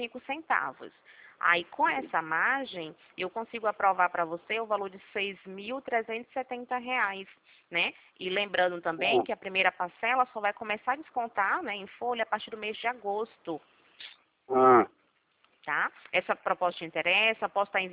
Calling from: Presidente Prudente, São Paulo, Brazil; Presidente Prudente.

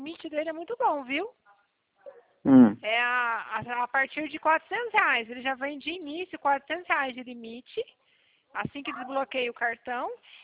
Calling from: Paraná, Brazil; Eu falo aqui do Paraná.

